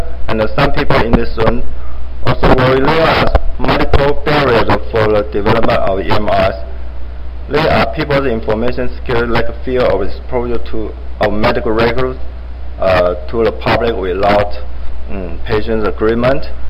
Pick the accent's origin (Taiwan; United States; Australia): Taiwan; I come from Taiwan